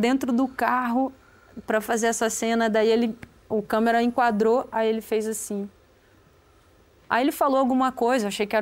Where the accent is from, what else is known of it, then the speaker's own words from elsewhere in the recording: Paraty, Rio de Janeiro, Brazil; Ah, eu sou de Paraty. Lá não tinha cinema.